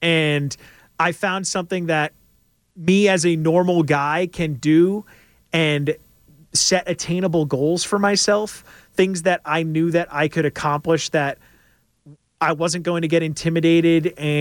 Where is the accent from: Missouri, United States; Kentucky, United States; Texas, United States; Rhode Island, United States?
Rhode Island, United States; I'm from Rhode Island, so my hometown news station did a story on it.